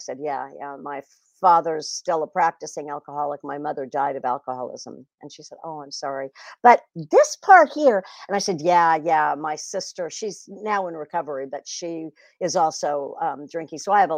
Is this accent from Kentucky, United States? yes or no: no; California, United States; At an early age, I was brought up in the San Francisco Bay Area, so I had lots of opportunity to find drugs and alcohol